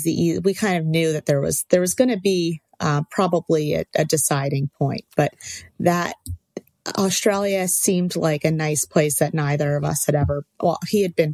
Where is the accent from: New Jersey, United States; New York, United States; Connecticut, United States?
New York, United States; Manhattan; I guess it's it's the irony of somebody who born and raised in Manhattan and probably one of the densest places, at least in this hemisphere